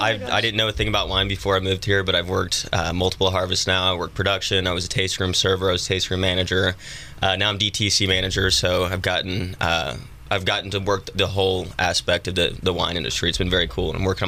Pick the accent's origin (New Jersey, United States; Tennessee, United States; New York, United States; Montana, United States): Tennessee, United States; Nashville; born there; moved away as an adult; Yeah, so I was born in Nashville, Tennessee. I actually just moved out here just over 4 years ago now